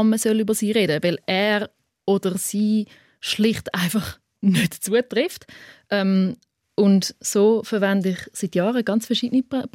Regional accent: Switzerland; first language Swiss German; Also, Schweizerdeutsch ist auch meine Muttersprache.

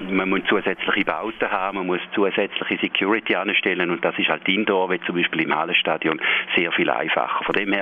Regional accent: St. Gallen, Switzerland; Das tut mir als St. Galler natürlich auch weh

